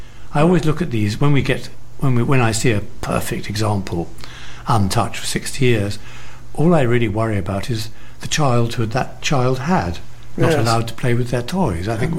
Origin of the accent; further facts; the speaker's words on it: London, United Kingdom; growing up in London, those were the sort of buses I knew.